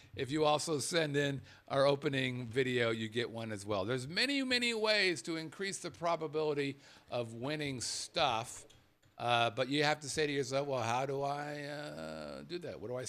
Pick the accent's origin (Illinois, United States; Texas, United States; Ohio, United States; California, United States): California, United States; Los Angeles; So I grew up in Los Angeles, L.A., where our rule was if I can't see it, I'm not going to breathe it.